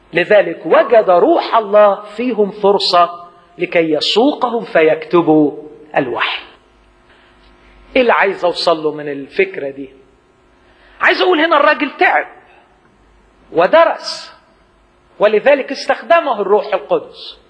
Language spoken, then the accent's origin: Arabic; Upper Egypt, Egypt; أنا جاي من الصعيد وكنت بسمع